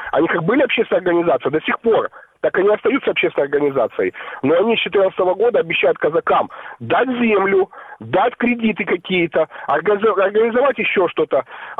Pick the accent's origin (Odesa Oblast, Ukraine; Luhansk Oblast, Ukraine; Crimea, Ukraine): Crimea, Ukraine; Я именно крымский казак.